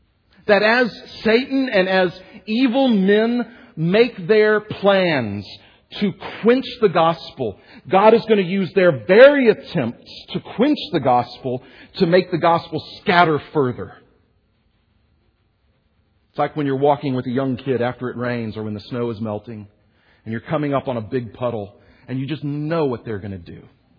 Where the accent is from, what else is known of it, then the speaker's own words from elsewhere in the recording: Houston, Texas, United States; also born or lived in Wichita / Oklahoma City; But I was born and raised in Houston, Texas. I've lived in Wichita, Kansas, and in Oklahoma City.